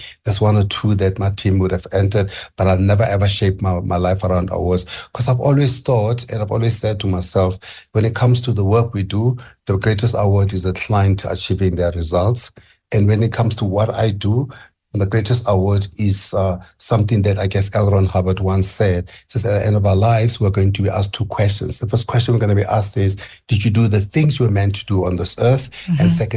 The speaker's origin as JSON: {"language": "English", "country": "South Africa", "said": "as a South African"}